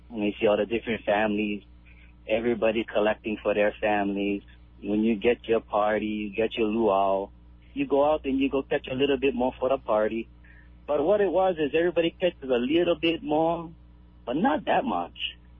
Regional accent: Kekaha, Hawaii, United States; I'm from Kekaha.

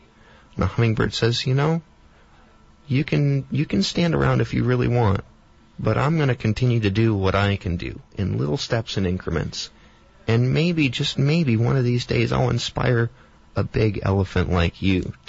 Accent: Alaska, United States; I'm from Alaska, and that 10-year break, I did a lot of traveling.

